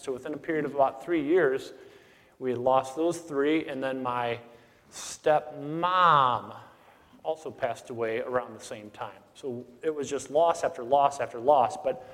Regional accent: Minnesota, United States; but we ended up in Rochester, moving up from Oklahoma. I grew up in Minnesota.

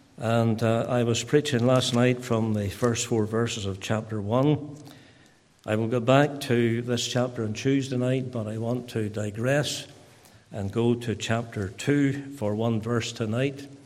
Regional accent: Ballymena, Northern Ireland, United Kingdom; accent: Ballymena; now in United States; spite of the fact you've been in America for 14 years. And I said, no, I haven't. I'm very proud of my Ballymena accent.

